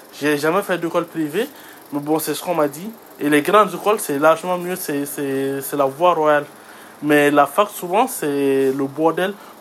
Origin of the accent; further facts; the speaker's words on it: Mali; Moi, je suis malien et c'est hyper difficile.